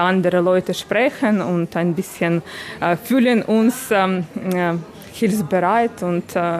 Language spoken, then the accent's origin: German; Ukraine; German is a second language; ich komme aus der Ukraine